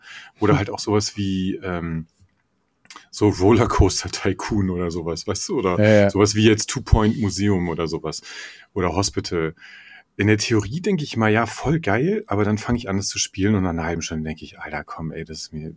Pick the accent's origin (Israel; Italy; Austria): Italy; was natürlich für mich als Italiener